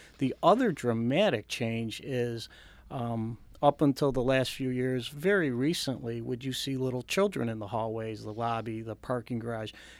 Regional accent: Mendon, United States; He loves living out. In fact, he lives in my hometown of Mendon.

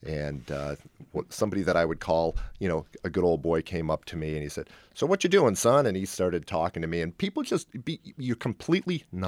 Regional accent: Rochester, New York, United States; I said, "I'm from Rochester, New York." He just looked at me and said, "Welcome to America, son."

